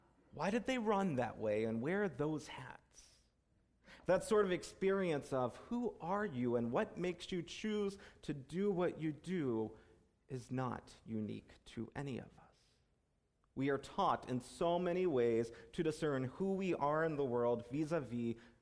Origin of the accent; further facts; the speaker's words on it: North Carolina, United States; I grew up in North Carolina, and each summer we would go to a theme park called Carowinds.